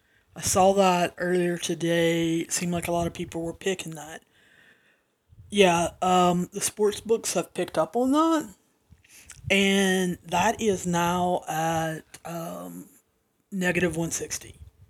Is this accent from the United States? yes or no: yes; the South, United States; accent: Southern; I'm trying to articulate so that my accent doesn't get too many of you. I know that I use some slang or some colloquialisms, is that what they're called? A lot of metaphors and stuff that we use down here in the South